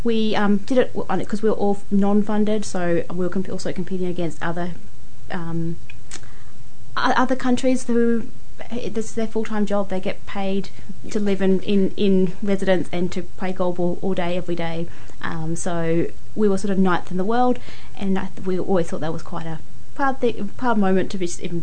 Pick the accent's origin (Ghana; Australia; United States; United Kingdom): Australia; moved away as an adult; now in New Zealand; And then I moved to New Zealand. So I grew up in Australia.